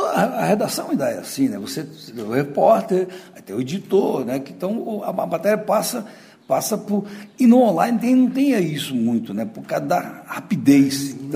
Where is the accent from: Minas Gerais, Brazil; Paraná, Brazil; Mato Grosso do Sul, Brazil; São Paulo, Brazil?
Mato Grosso do Sul, Brazil; Campo Grande; Eu nasci em Campo Grande, eu sou daqui mesmo.